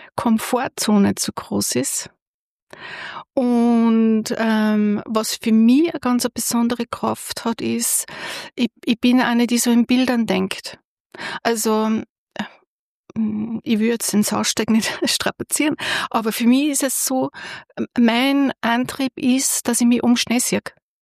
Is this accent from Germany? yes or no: no; Aschach an der Donau, Upper Austria, Austria; Ich bin an der Donau aufgewachsen, in Aschach an der Donau.